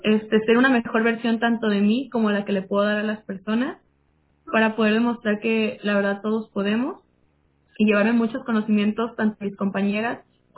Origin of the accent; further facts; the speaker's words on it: Colima, Mexico; soy del estado de Colima.